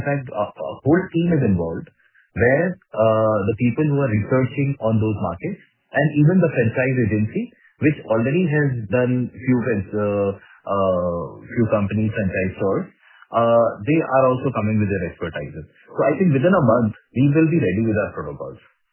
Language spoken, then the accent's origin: English; Jaipur, Rajasthan, India; we are basically, we are Marwari family from Jaipur.